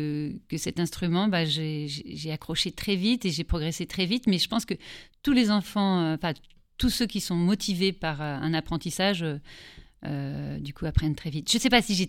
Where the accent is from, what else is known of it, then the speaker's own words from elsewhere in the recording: Auvergne-Rhône-Alpes, France; moved away as an adult; now in Paris, France; c'est après quand j'ai quitté l'Auvergne, je me suis retrouvée à Paris et j'ai présenté plusieurs concours pour rentrer dans plusieurs classes.